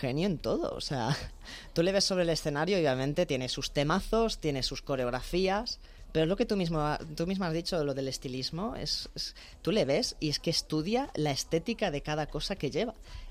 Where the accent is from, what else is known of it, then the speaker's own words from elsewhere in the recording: Carballo, Galicia, Spain; now in Madrid, Spain; Ahora vivo aquí en Madrid, sí. Uh-huh. Por eso perdí el acento, principalmente ya se me fue.